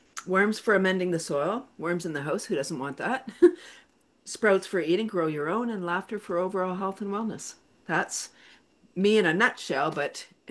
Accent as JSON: {"language": "English", "town": "Toronto", "region": "Ontario", "country": "Canada", "said": "I'm in Canada, located in north of Toronto, but I'm from Toronto."}